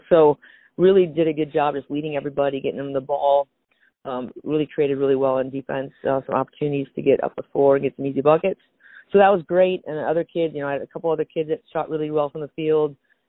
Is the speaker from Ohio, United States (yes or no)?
no; Lake Mills, Wisconsin, United States; I grew up playing basketball in Lake Mills, and I just love the sport of basketball.